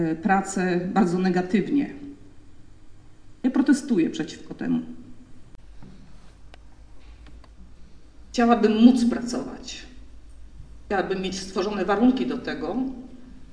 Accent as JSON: {"language": "Polish", "town": "Głogów", "region": "Lower Silesian Voivodeship", "country": "Poland", "tie": "born there", "said": "Jestem głogowianką z urodzenia."}